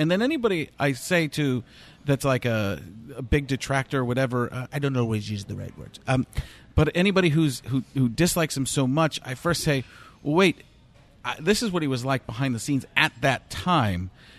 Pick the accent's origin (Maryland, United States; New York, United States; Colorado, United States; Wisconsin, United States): Wisconsin, United States; I'm from Wisconsin.